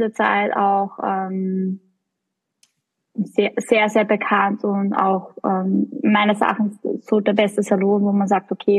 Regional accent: Kollerschlag, Upper Austria, Austria; born there; Und wo ich geboren bin, in Kollerschlag.

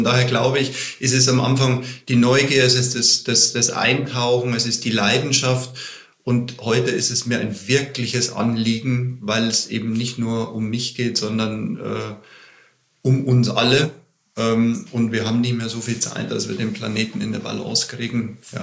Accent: Bavaria, Germany; Ich komme aus Bayern.

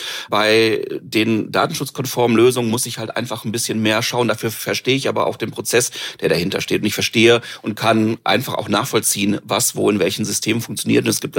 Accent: Essen, North Rhine-Westphalia, Germany; Ich komme aus Essen

